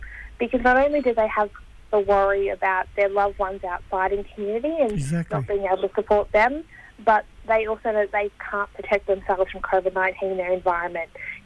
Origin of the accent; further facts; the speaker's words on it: Victoria, Australia; I'm from Yorta Yorta Country, but I also have tie lines into South Australia, New South Wales.